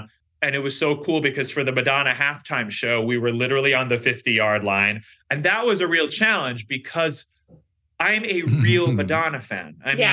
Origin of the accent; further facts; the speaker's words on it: New York, United States; the Giants are my home team. I'm a New Yorker.